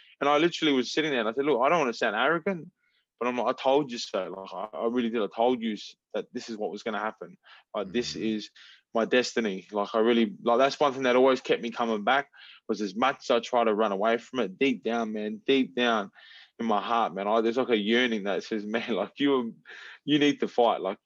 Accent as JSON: {"language": "English", "town": "Adelaide", "region": "South Australia", "country": "Australia", "tie": "born or raised there", "said": "I'm a kid from Adelaide, man."}